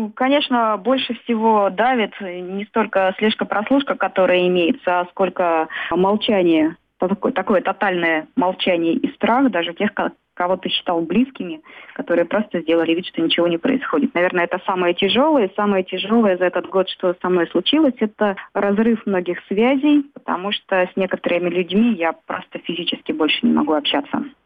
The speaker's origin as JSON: {"language": "Russian", "region": "Ural", "country": "Russia", "tie": "born there", "lives_now": "Moscow, Russia"}